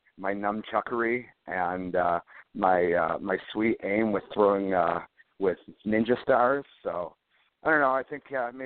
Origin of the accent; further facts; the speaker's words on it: Detroit, Michigan, United States; I've actually met people like Kip growing up in Detroit.